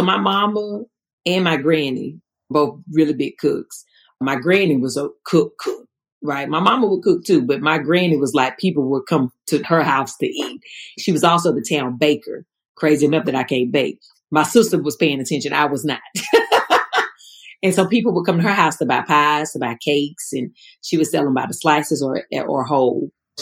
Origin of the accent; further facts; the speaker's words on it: Eden, North Carolina, United States; It's a small town. So Eden is the city, right? But I grew up